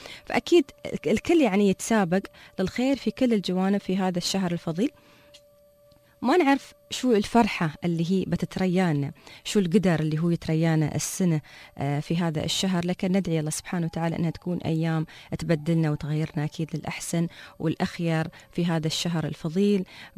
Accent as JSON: {"language": "Arabic", "country": "United Arab Emirates"}